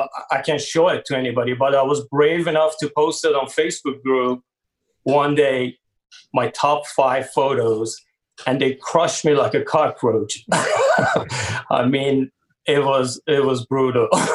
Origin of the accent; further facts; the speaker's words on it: Iran; moved away as an adult; now in United States; I came to U.S. from Iran. I'm originally from Iran. So I came to U.S. back in June 2001.